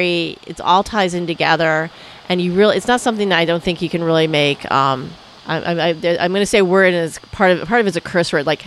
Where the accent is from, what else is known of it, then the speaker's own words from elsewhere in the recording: New England, United States; I grew up in New England, so I call them Revere bowls.